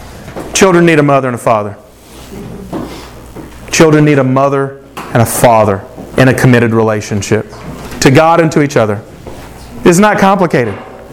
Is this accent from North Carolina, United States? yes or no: no; Mississippi, United States; I love my home state. I've lived 50 years in Mississippi. I've been all over the world, but I've lived in Mississippi my whole life.